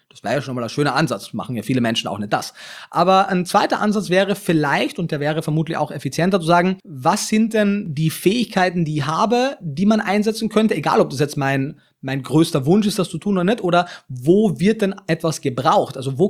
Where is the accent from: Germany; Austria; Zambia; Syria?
Austria; Klagenfurt, Carinthia; Also ich komme aus Klagenfurt am Wörthersee, das ist eine relativ kleine, oder für österreichische Verhältnisse eine normal große Stadt, aber trotzdem relativ klein.